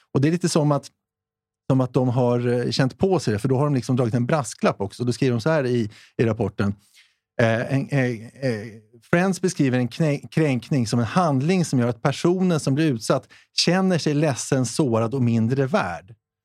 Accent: Sweden; vi är ju svenskar ändå.

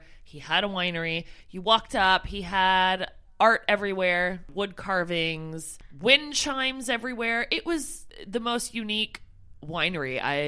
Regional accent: Canada; And I said to the lady, like, oh, you know, I'm from Canada.

